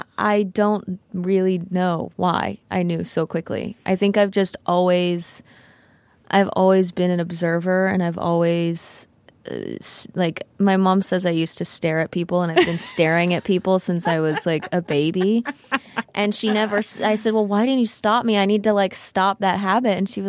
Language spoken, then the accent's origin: English; Texas, United States; I grew up in Texas, and I started doing acting classes when I was 9 after begging my parents.